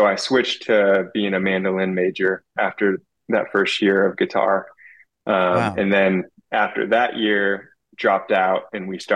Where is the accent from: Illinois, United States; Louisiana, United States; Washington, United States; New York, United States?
Illinois, United States; Wheaton; Yeah, I grew up in the Chicago suburbs in a town called Wheaton.